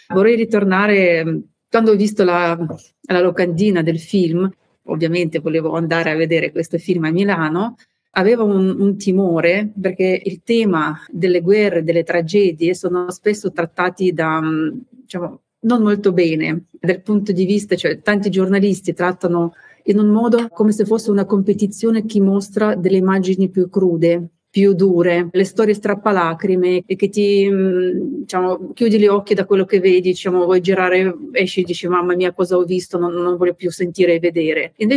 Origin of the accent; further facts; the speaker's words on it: Ukraine; Italian is a second language; io da Ucraina, da persone che ha vissuto in prima linea diciamo, la tragedia di Mariupol